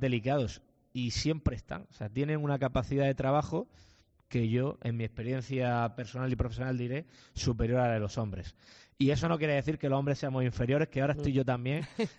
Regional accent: Lorca, Region of Murcia, Spain; como presidente de la región de Murcia muchísimo, pero sobre todo como hombre, como murciano, como lorquino

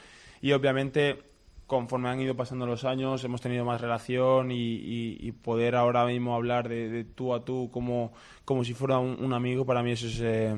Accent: Spain; Soy muy madridista, pero soy más español que madridista.

